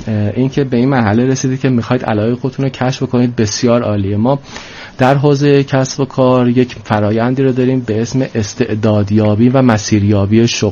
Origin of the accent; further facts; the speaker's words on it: Iran; بنده با افتخار ایرانی